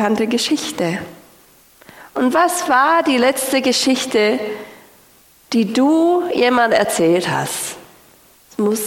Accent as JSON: {"language": "German", "country": "United States", "said": "ich hatte die letzte Zeit so Besuch aus den USA, ich komme auch aus den USA"}